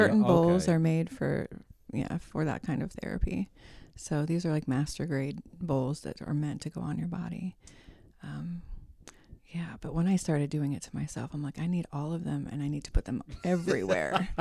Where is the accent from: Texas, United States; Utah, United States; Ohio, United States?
Ohio, United States; Dayton; I did. I'm from Dayton and I went to Northmont, and I've left Ohio, but it's kind of like the Bermuda Triangle.